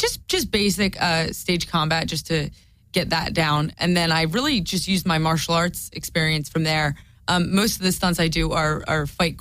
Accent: New Jersey, United States; first I grew up in Jersey and I was like, oh my God, I have to go to Florida.

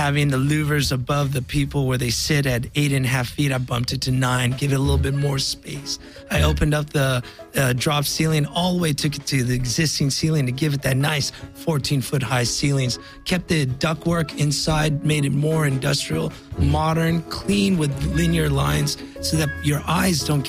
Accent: Los Angeles, California, United States; Born and raised in Las Feliz.

